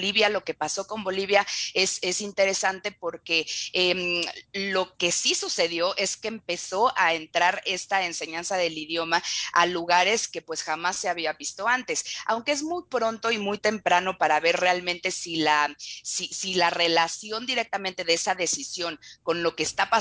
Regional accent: Mexico; a lo que nos estamos enfrentando también como mexicanos

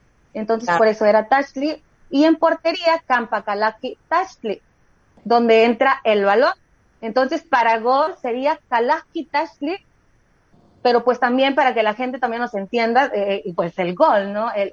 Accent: Mexico; first language Nahuatl; Spanish is a second language; porque es nuestra lengua materna y pues realmente estamos representando a nuestra tierra natal.

